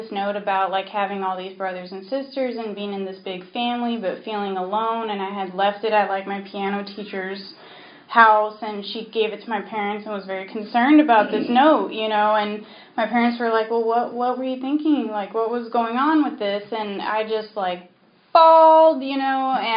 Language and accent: English; New Mexico, United States; it's kind of like a Texas thing, it seemed like, because we grew up in New Mexico.